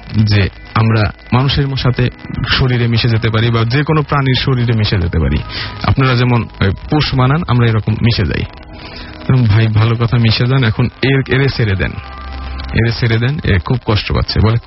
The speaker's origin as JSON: {"language": "Bangla", "town": "Pabna", "region": "Rajshahi Division", "country": "Bangladesh", "tie": "born or raised there", "said": "আমার দেশের বাড়ি হচ্ছে পাবনা, তো আমাদের একটা আম গাছ ছিল বড় বাড়ির সামনে।"}